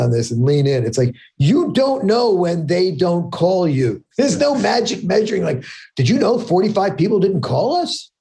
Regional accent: New York City, New York, United States; I grew up in New York City. It's the same conversation about going borough to borough.

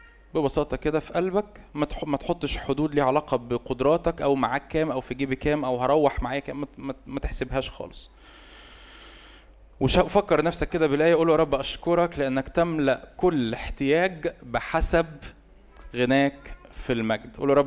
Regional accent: Egypt; بس أنا عارف إن إحنا كمصريين لسه محتاجة دماغنا تتظبط في القصص دي

